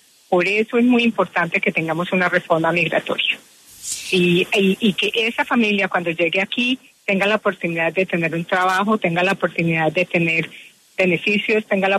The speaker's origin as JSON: {"language": "Spanish", "region": "Bogotá", "country": "Colombia", "tie": "born there", "said": "Yo nací en Bogotá."}